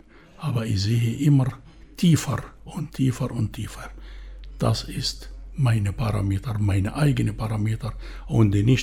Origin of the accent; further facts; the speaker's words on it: Cairo, Cairo Governorate, Egypt; also born or lived in Stuttgart; now in Sylt, Germany; Und hier ist meine Heimat. Ich lebe hier in Deutschland mehr als in Kairo.